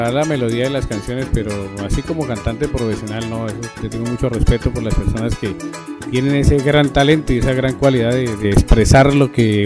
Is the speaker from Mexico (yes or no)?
no; Tolima, Colombia; cuando estaba en el departamento del Tolima, en mi tierrita